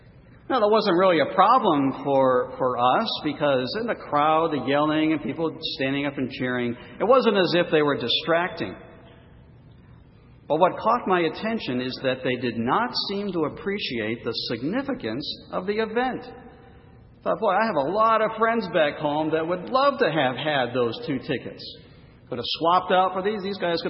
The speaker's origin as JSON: {"language": "English", "region": "New England", "country": "United States", "tie": "born or raised there", "said": "That might not mean a lot to you, but I grew up in New England and I knew who he was."}